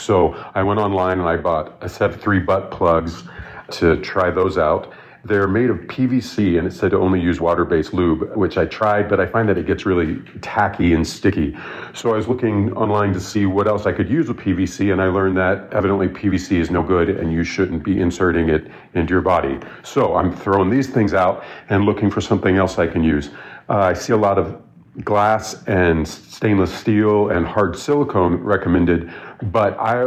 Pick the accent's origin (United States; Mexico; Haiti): United States; now in Munich, Germany; I'm an American expat living in Munich, Germany.